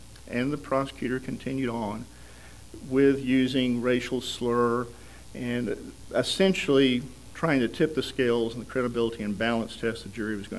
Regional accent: Fort Worth, Texas, United States; I'm from Fort Worth, Texas.

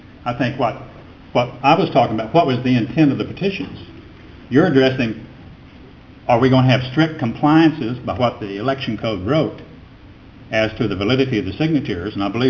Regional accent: Houston, Texas, United States; from Houston

